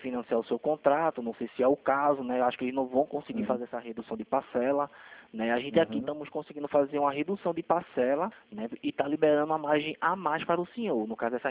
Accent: Recife, Pernambuco, Brazil; eu sou daqui de Recife

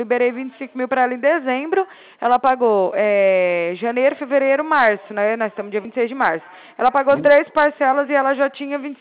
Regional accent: Uberaba, Minas Gerais, Brazil; moved away; Não, porque eu moro aqui, mas eu vim de Uberaba, né?

